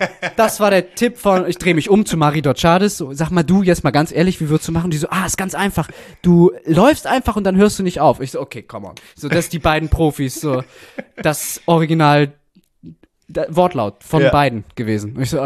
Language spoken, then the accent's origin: German; Hamburg, Germany; da bin ich halt aufgewachsen in Hamburg